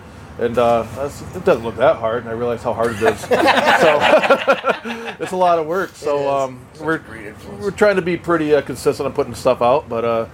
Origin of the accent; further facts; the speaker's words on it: Traverse City, Michigan, United States; I'm out of Traverse City.